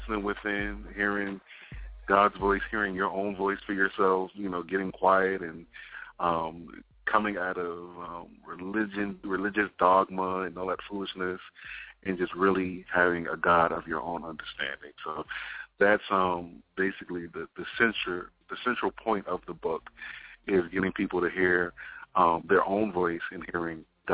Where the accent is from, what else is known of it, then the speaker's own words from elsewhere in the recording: Brooklyn, New York, United States; Now, I'm from Brooklyn. This is not so. I ain't that stupid.